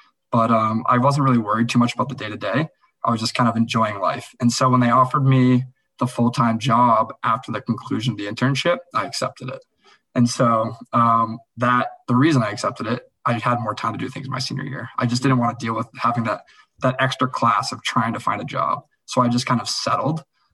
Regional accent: Boston, Massachusetts, United States; So I'm from Boston, he's from New York

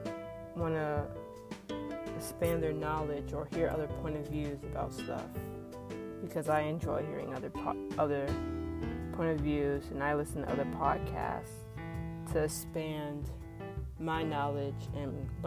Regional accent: Florida, United States; As I said before … I'm from South Florida. I'm 20 years old

